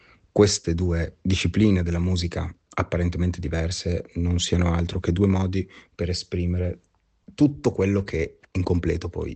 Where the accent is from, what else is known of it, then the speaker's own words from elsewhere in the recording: Reggio Emilia, Emilia-Romagna, Italy; Però sono cresciuto, ho vissuto in Italia, in particolare a Reggio Emilia, praticamente tutta la mia vita